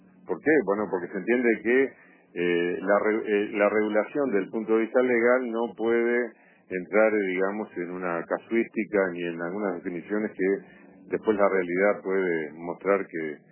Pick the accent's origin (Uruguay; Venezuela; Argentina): Uruguay